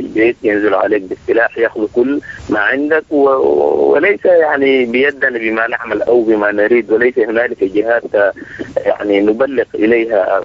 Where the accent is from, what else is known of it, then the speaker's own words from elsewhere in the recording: Sudan; now in Zawiya, Libya; نحن نسكن مدينة الزاوية، ويعني أغلبية المشاكل الدق مرة بينا نحن كسودانيين في مدينة الزاوية.